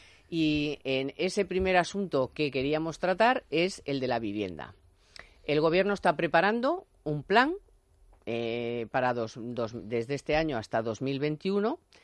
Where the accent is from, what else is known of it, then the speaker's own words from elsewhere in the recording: Spain; como españoles